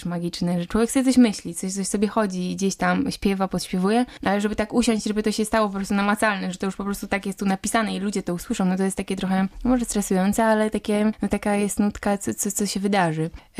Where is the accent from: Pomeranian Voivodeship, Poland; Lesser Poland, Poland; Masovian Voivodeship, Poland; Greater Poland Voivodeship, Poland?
Pomeranian Voivodeship, Poland; Potęgowo; Ja w ogóle pochodzę z takiej miejscowości małej, już to kiedyś chyba opowiadałam słuchaczom.